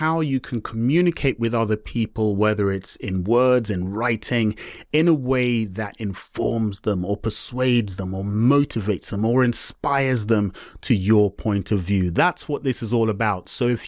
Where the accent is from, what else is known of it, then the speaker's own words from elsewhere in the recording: Nigeria; although I am Nigerian and I've done work out in Nigeria